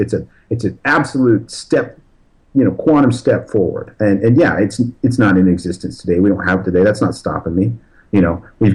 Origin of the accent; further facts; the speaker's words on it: the West, United States; I'm originally from the West, where it's pretty arid. You know, we don't have Tennessee rivers out there.